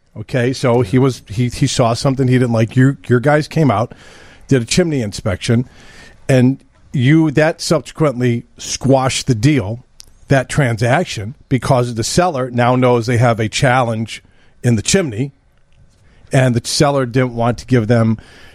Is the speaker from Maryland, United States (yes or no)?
no; Des Plaines, Illinois, United States; I grew up in Des Plaines, went to Maine East, you know, that's right across the street from Notre Dame High School